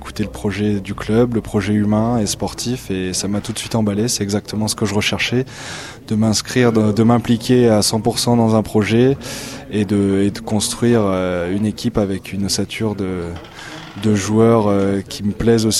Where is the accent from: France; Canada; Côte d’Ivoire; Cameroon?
France; Clermont-Ferrand, Auvergne-Rhône-Alpes; also born or lived in Rouen / Chalon; je viens de Rouen. J'ai passé 2 ans à Rouen en Pro A et je suis originaire de Clermont-Ferrand et j'ai joué pendant 5 ans à Chalon avant.